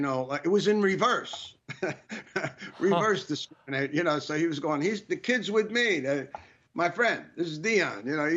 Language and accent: English; Bronx, New York, United States; I come from the Bronx.